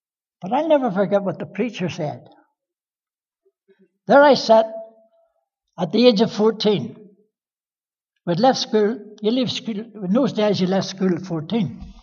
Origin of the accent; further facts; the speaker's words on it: Belfast, Northern Ireland, United Kingdom; So I was raised in Belfast from 4 years of age. Lived up the Shankill. You ever heard of it? It's a great place. I was known as a corner boy.